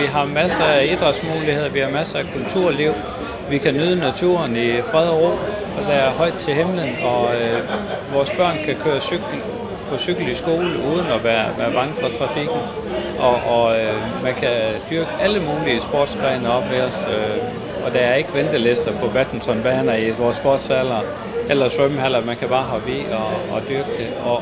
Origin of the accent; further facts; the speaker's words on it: West Jutland, Denmark; Nu er vi jo stadigvæk vestjyder, så det går jo ikke ind i himlen for os.